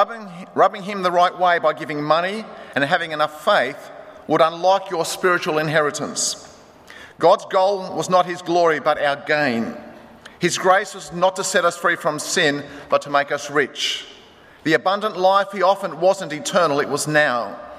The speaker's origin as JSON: {"language": "English", "town": "Marrickville", "region": "New South Wales", "country": "Australia", "tie": "born or raised there", "said": "they always wanted to speak to my parents growing up in Marrickville. And they're all Greek-speaking Jehovah's Witnesses"}